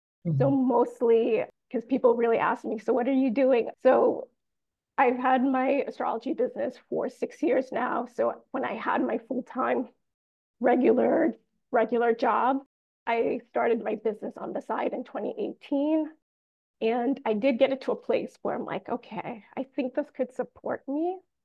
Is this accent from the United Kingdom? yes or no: no; Jamaica; I'm Jamaican.